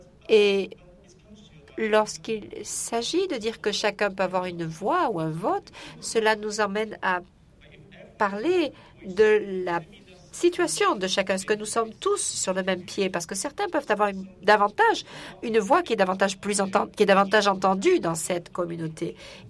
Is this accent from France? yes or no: no; Hong Kong; je viens de Hong Kong et là-bas, et on vote actuellement en ligne